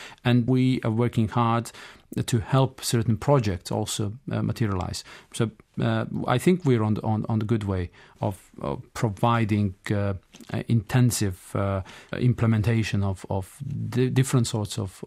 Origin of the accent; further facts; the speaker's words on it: Bar, Montenegro; English is a second language; my family roots go to my hometown, Bar, which is truly a crossroad. And I grew up, knowing about diversities.